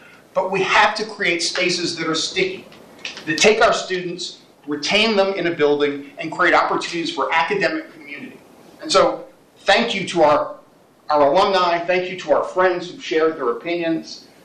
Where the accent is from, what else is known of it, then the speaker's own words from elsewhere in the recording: New Orleans, Louisiana, United States; I'm from New Orleans. I care deeply about historic preservation.